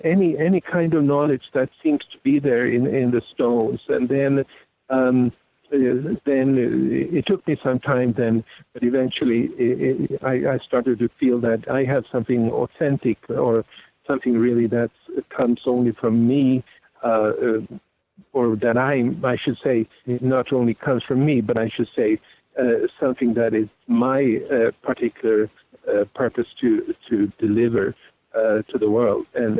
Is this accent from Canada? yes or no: no; Sweden; I was born and raised in Sweden